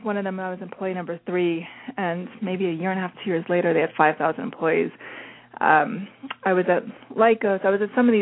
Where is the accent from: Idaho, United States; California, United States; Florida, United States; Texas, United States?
Florida, United States; Miami; I was brought up in Miami, Florida, and I was raised in a home where my mother was Jewish, my father was Catholic.